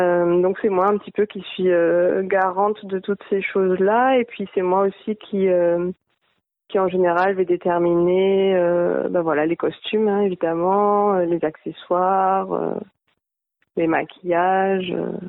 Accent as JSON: {"language": "French", "region": "French Guiana", "country": "France", "tie": "born or raised there", "said": "on est arrivés, on avait le même âge, on est arrivés tous les deux à l'âge de 5 ans en Guyane, donc ça commence à faire un petit moment."}